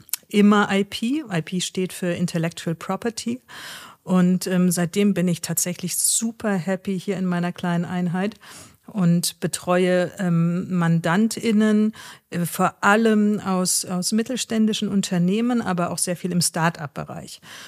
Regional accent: Bonn, North Rhine-Westphalia, Germany; Nein, ich komme ursprünglich aus Bonn. Ich bin Rheinländerin durch und durch. Habe da nur 5 Jahre gewohnt, aber ich glaube, das kriegt man nicht so richtig los.

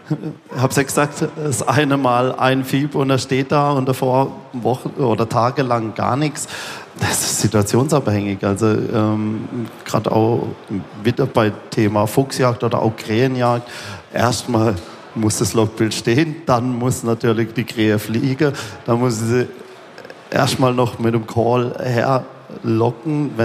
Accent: Baden-Württemberg, Germany; ich komme aus Baden-Württemberg.

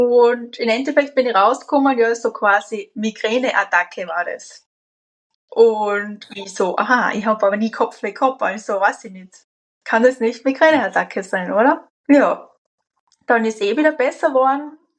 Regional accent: Cologne, North Rhine-Westphalia, Germany; weil ich bin ja Kölnerin nämlich auch.

